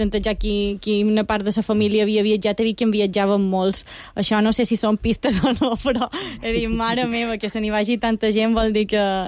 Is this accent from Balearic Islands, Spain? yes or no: yes; Felanitx, Balearic Islands, Spain; crec que ho dic com a felanitxera i com a mallorquina